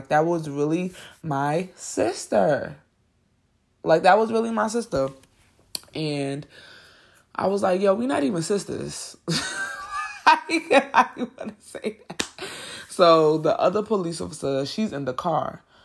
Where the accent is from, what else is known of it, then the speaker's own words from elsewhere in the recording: Brooklyn, New York, United States; Yes, I am from Brooklyn, you guys. So I'm like, now you know where I live.